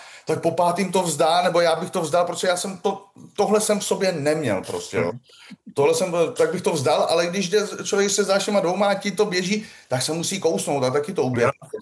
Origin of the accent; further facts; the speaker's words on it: Brno, South Moravian Region, Czechia; Já jsem třeba tady z Brna